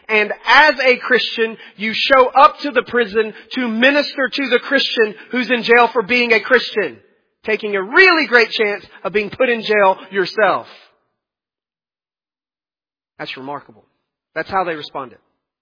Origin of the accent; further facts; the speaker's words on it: Tennessee, United States; Because I'm from Tennessee, and if it weren't from Tennessee, you'd still be Mexico.